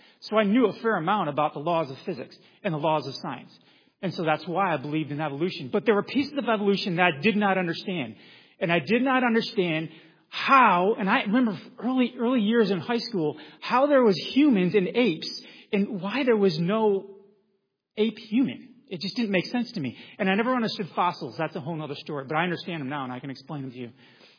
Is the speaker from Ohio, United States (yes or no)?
no; Buffalo, New York, United States; I grew up in Buffalo, New York, transferred from Buffalo to Clemson.